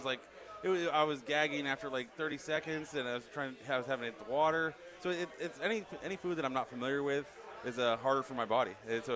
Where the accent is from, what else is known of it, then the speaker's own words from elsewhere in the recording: California, United States; people automatically think I'm a New Yorker. But I'm California.